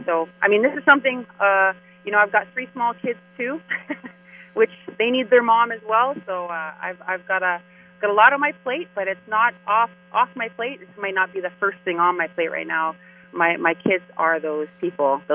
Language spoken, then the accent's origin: English; Kahnawake, Quebec, Canada; I'm from Gunawaga. Like, I can live anywhere on Turtle Island, and I'm still from there.